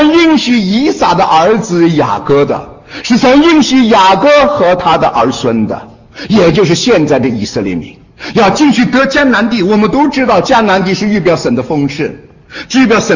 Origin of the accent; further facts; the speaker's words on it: China; 我们从大陆来的连长弟兄姊妹都还记得吧？